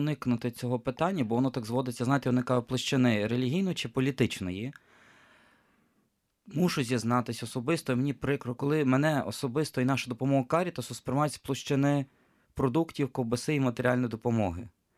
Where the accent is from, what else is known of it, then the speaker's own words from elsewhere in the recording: Sloviansk, Donetsk Oblast, Ukraine; also born or lived in Poland; now in Lviv, Ukraine; Я сам зі Слов'янська. Але вже роками живу у Львові, але перед тим навчався і жив в Польщі.